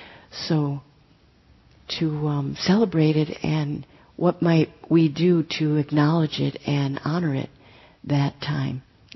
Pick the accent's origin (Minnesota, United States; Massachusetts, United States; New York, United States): Minnesota, United States; I used to think, I come from Minnesota. For years, being in California, I thought there was something the matter